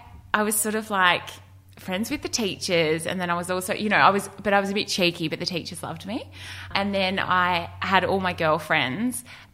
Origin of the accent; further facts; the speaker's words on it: Melbourne, Victoria, Australia; I grew up in Melbourne, eastern suburbs of Melbourne